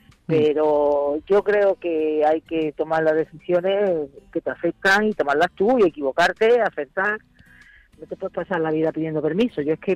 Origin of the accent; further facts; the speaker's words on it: Málaga, Andalusia, Spain; por lo menos en mi tierra, yo soy malagueña